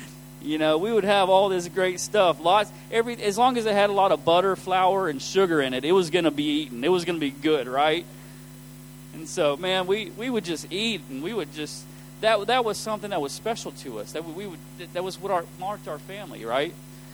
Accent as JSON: {"language": "English", "region": "Mississippi", "country": "United States", "tie": "born or raised there", "also_born_or_lived": "Louisiana / Alabama", "said": "for my family growing up in the southern part of the U.S., I was from Louisiana. I grew up in Mississippi, Alabama. And so I don't know if you know anything about the U.S., but that's the southern part."}